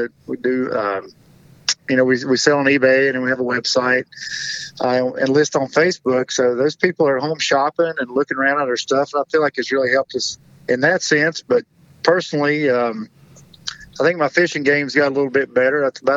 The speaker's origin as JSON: {"language": "English", "town": "Bristol", "region": "Tennessee", "country": "United States", "tie": "born or raised there", "said": "I grew up in Bristol, so obviously I had to be a race fan right out of the gate."}